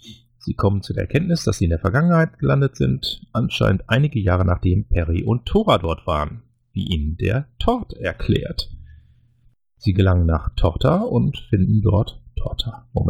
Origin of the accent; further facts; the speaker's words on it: North Rhine-Westphalia, Germany; born there; als gebürtiger Niederrheiner würde ich ja jetzt Huiskes sagen